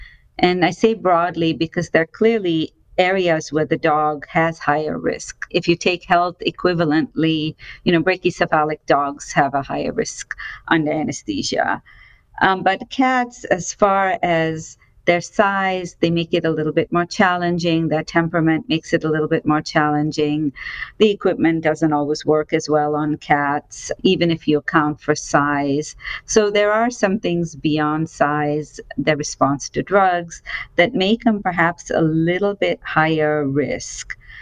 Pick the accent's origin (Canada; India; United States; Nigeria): India; I grew up actually in India